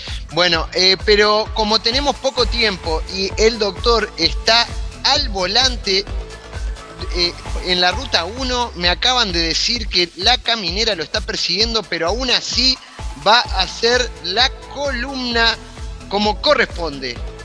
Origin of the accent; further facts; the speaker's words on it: Colonia, Uruguay; toda mi vida se me cerraron durante mi infancia en Colonia